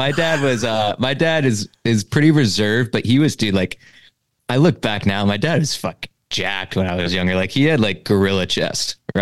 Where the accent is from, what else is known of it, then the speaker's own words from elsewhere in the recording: Connecticut, United States; Born and raised East Coast, just like you. I'm not too far from Jersey. I was born in Connecticut.